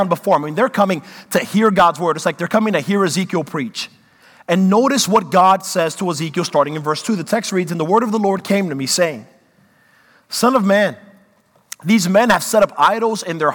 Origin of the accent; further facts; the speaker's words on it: New York, United States; I grew up in New York, and that's true. Maybe that's just the atmosphere there.